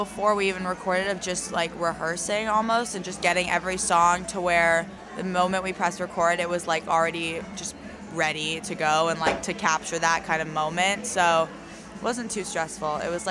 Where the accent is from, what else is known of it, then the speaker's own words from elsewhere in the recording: California, United States; because I'm from California where we don't really get seasons